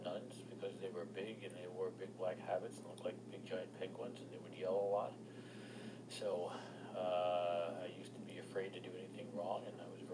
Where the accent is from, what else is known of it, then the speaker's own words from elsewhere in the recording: Newark, New Jersey, United States; also born or lived in Edison, New Jersey; I was born in Newark, New Jersey. I grew up in New Jersey.